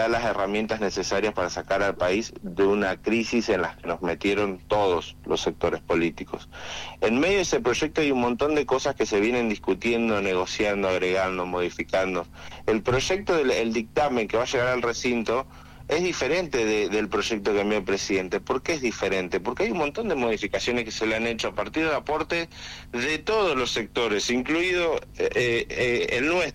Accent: Tierra del Fuego, Argentina; lo que quienes somos de Tierra del Fuego tenemos que hacer es activamente defender eso.

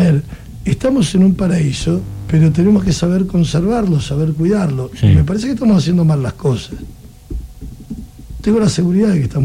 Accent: Argentina; en mi país, en mi Argentina. Uh-huh. Yo soy muy argentino.

